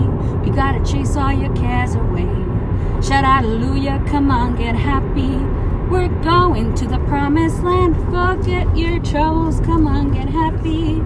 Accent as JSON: {"language": "English", "town": "Los Angeles", "region": "California", "country": "United States", "also_born_or_lived": "Texas", "said": "And I'm originally from Los Angeles, but Texas is, like, what made me who I am."}